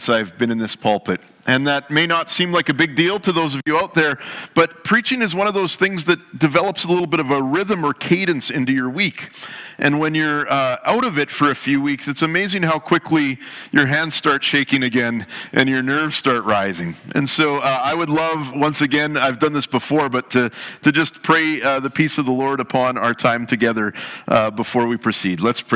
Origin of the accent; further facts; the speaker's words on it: Canada; What is the thing that as a Canadian you look at and go, I am so proud of our nation